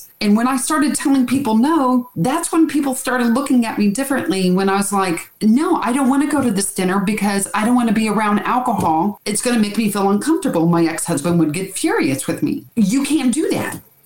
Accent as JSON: {"language": "English", "country": "United States", "said": "I'm tired of being the American woman that he married and trying to turn me into a Honduran wife, because I'm not."}